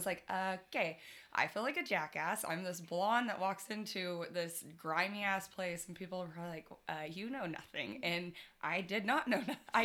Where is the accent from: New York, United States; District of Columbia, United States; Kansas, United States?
Kansas, United States; Andale; now in Tulsa, United States; Well, I'm from Andale, Kansas. I grew up there. It's about 30 minutes outside of Wichita, west of Wichita. And I moved to Tulsa almost 10 years ago, which is crazy.